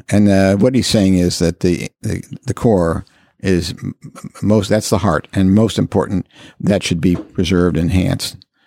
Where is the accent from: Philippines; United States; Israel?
United States; Carmel, Indiana; There are a lot of people ask me where I'm from, and I say Indianapolis. But lately, I've been saying, I'm from Carmel.